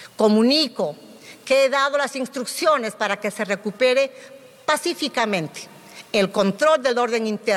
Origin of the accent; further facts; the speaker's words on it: Andahuaylas, Apurímac, Peru; Lamento profundamente el fallecimiento de nuestros compatriotas en Andahuaylas, Apurímac, mi tierra.